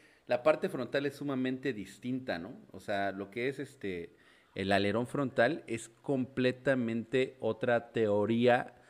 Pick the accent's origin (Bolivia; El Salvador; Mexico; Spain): Mexico; Atizapán, State of Mexico; also born or lived in Saltillo; soy orgullosamente mexicano, de la tierra del Zarape, Saltillo, Coahuila. Esa es la tierra que me vio nacer, crecí en Atizapán